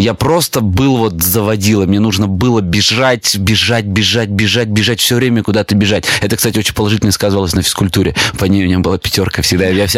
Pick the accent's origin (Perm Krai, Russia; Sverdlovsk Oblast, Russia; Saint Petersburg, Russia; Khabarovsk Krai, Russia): Perm Krai, Russia; Berezniki; also born or lived in Kirovsk, Murmansk Oblast; Это звучит гораздо круче, чем я родился в Березняках. Я там жил очень долго, 17 лет. И да, я родился на Кольском полуострове в городе Кировск, Муромской области.